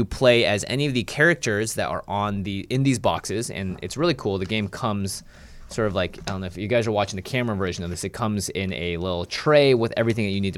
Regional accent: Seattle, Washington, United States; Because I grew up in Seattle.

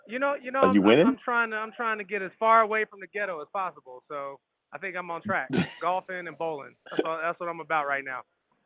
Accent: Oakland, California, United States; I'm born in San Francisco, raised in the Bay Area, Oakland, California.

